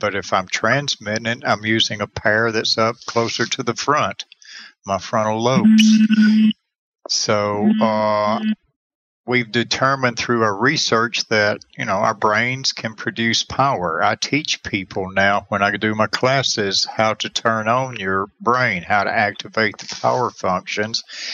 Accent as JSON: {"language": "English", "town": "Clayton", "region": "Georgia", "country": "United States", "said": "Being that I'm from Clayton, Georgia, has a lot of bullies and stuff like that in it when we were kids here in the rural mountains."}